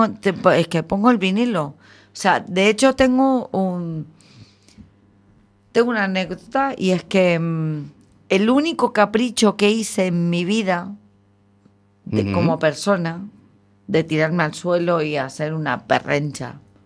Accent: Buenos Aires, Argentina; nací en Argentina, sí, es cierto. Bonaerense. Soy bonaerense.

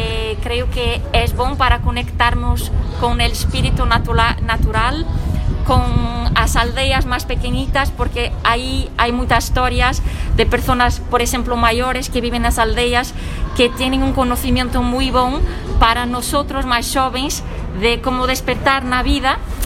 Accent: Portugal; Galician is a second language; now in A Coruña, Spain; Portugal.

